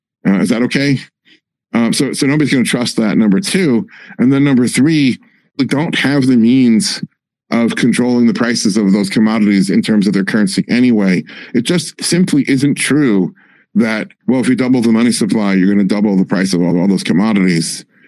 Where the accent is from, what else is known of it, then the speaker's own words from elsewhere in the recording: United States; I think as an American, I have the right to say this